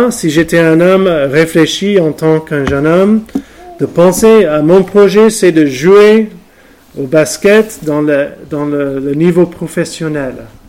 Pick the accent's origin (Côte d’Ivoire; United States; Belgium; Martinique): United States; French is a second language; now in France; chez moi, aux États-Unis